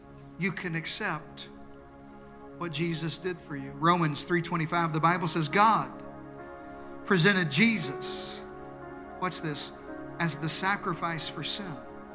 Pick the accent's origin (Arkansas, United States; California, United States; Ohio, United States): Arkansas, United States; and I'm from Arkansas, so I really am from Arkansas.